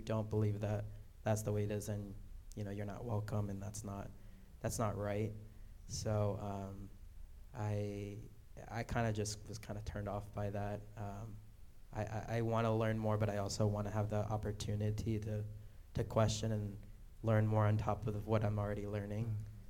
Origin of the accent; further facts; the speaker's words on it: Peru; My personal experience growing up in Peru, going to Catholic church, and everything in Peru revolves around Catholicism, my education, my family, everything was Catholic-based.